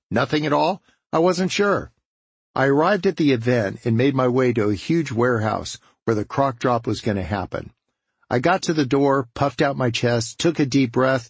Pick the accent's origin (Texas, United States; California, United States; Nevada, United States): California, United States; Growing up in Southern California, I'd never been to a croc drop before.